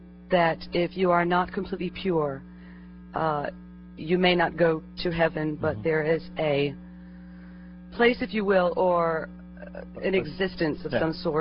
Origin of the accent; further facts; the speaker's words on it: Inverness, Florida, United States; Inverness, Florida.